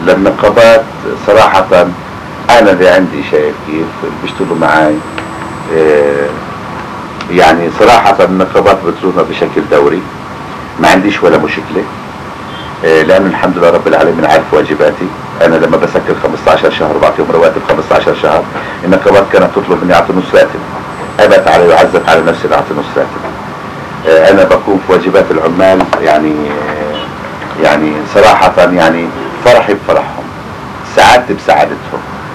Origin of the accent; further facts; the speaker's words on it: Ramallah, Ramallah and al-Bireh Governorate, Palestine; يعني مثلا في عندنا في رام الله ثقل من الخليل